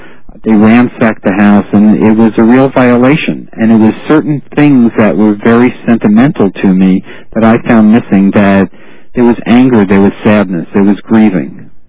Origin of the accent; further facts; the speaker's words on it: California, United States; these horrible fires in my home state of California.